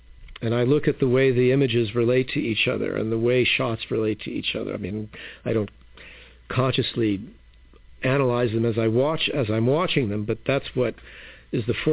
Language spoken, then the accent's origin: English; Los Angeles, California, United States; I mean, I grew up in Los Angeles, and I loved movies